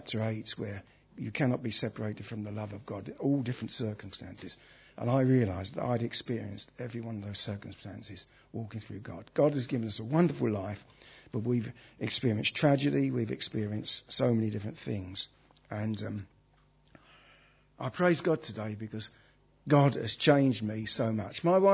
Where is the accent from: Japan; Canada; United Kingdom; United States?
United Kingdom; Brixton, London; I was brought up in Brixton. There was water pouring down the walls of the council house.